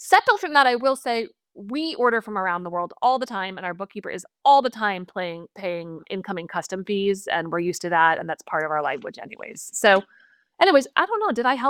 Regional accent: East Coast, United States; I'm from the East Coast. I've been shopping old school for years

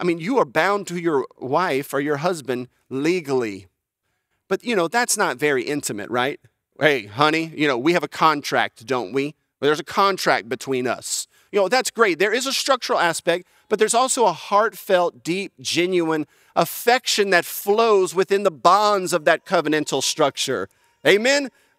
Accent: Louisiana, United States; I'm from Louisiana, that's why, and no dogs running underfoot.

